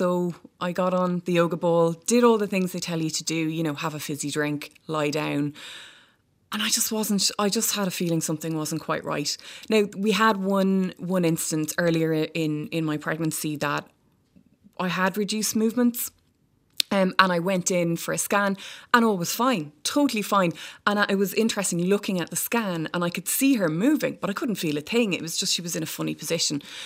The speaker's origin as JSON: {"language": "English", "country": "Ireland", "said": "I'm Irish obviously"}